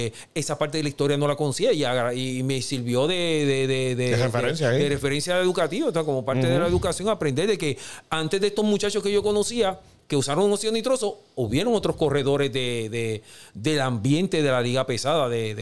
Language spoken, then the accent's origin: Spanish; Ponce, Puerto Rico; que era de Ponce, que era de mi pueblo Ponce, ajá.